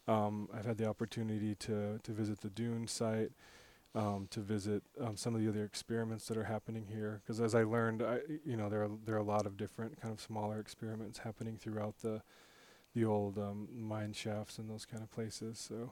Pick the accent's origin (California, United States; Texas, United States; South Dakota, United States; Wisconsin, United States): South Dakota, United States; I'm also from the area, and I'm Native American, I'm Oglala Lakota, so I have a unique perspective, you know, about this area and the Black Hills